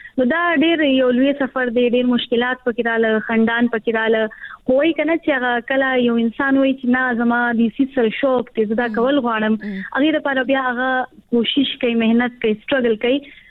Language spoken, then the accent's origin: Pashto; Khyber Pakhtunkhwa, Pakistan; زه چې کوم دی خیبر پختونخوا نو خاص ضلع سره تعلق ساتم